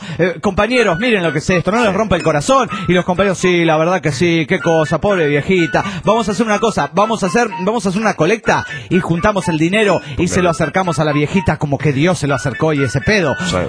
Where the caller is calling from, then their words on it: Cochabamba, Bolivia; Soy juez de Cochabamba, Bolivia.